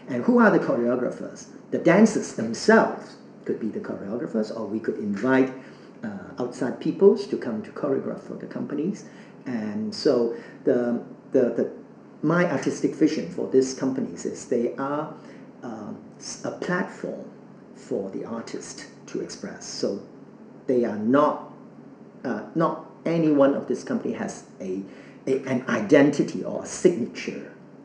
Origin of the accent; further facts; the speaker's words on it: Hong Kong; English is a second language; moved away as an adult; also born or lived in Washington, United States; I was born and raised in Hong Kong, and I had the opportunity to study in the Washington State of America, which is in the northwest of USA